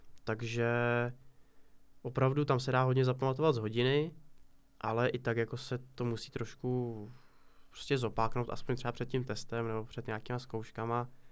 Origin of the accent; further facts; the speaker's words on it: Dolní Dvořiště, South Bohemian Region, Czechia; Z Dolního Dvořiště.